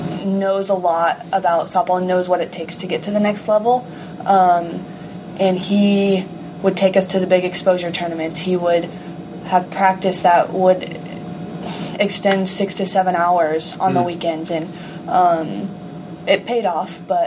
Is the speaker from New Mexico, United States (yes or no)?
yes; Rio Rancho, New Mexico, United States; So I grew up in New Mexico in a town called Rio Rancho. There's nothing but dirt there. And the wind blows like crazy.